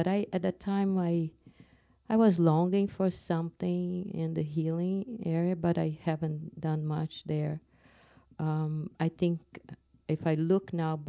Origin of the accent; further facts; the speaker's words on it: Brazil; English is a second language; now in Canada; And I'm from Brazil, and when I came to Canada, after a while, I thought to myself, I need to find people that speak my language.